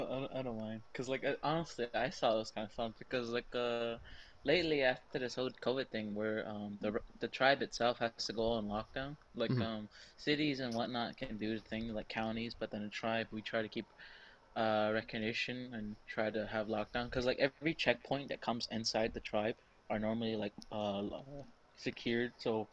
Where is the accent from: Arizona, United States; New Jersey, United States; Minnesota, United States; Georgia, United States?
Arizona, United States; San Carlos; One of them's White Mountain and San Carlos. I'm from San Carlos.